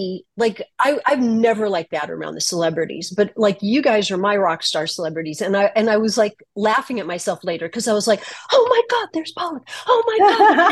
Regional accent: Los Angeles, California, United States; So I'm from Los Angeles, and I'm a professional makeup artist in the entertainment industry.

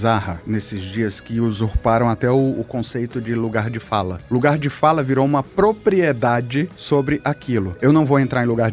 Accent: Ceará, Brazil; Por exemplo, eu sou cearense.

